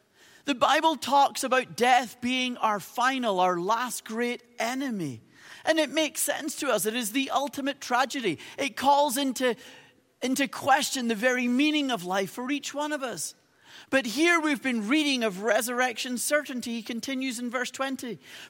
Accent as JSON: {"language": "English", "town": "Carrickfergus", "region": "Northern Ireland", "country": "United Kingdom", "tie": "born or raised there", "said": "the little town where I grew up in Northern Ireland, a little place called Carrickfergus."}